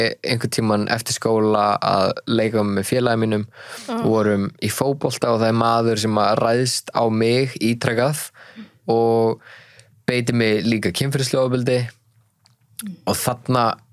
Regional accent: Hafnarfjörður, Capital Region, Iceland; Ég alveg upp í Hafnarfirði að mjög yndislu fólki

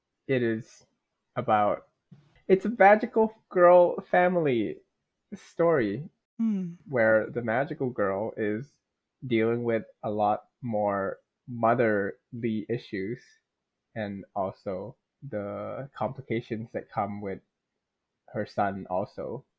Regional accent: Thailand; growing up in Thailand as a boy, eventually I hit an age.

